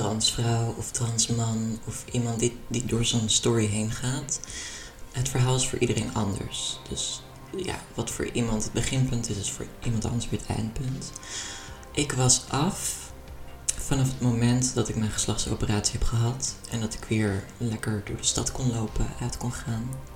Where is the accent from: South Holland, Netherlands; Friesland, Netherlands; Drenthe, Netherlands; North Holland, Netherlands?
North Holland, Netherlands; Hoorn; Ik kom uit Horen.